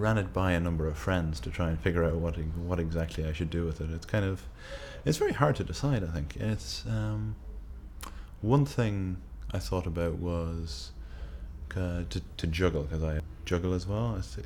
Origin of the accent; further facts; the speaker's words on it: Lanesborough, Leinster, Ireland; My date of birth is the 9th of August 1982 and I'm from Lanesborough, County Longford, Ireland.